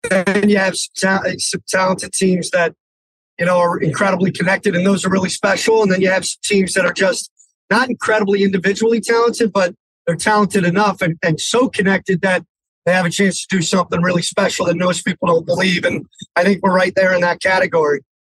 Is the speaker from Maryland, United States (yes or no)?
yes; Potomac, Maryland, United States; I grew up in Potomac, Maryland, but I went to Gonzaga High School in Washington, D.C.